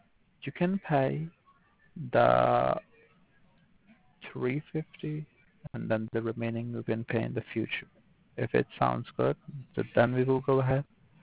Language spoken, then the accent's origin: English; New York, United States; I'm from New York.